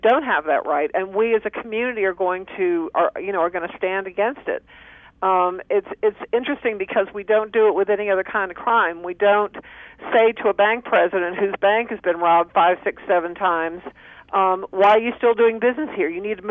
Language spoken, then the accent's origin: English; the South, United States; And, I'm from the South where, where beating women is still in many communities just the way it goes.